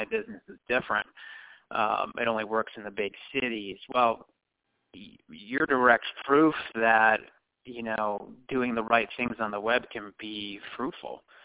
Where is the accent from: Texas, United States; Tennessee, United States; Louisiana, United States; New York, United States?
New York, United States; Buffalo; I know that because I'm originally from Buffalo. I know Elmira.